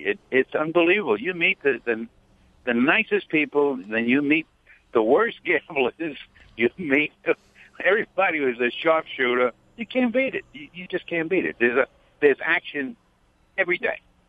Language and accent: English; Queens, New York, United States; born there; Now, you know, I was born in Jamaica, Queens, and so was Donald, and we're pretty close to the same age.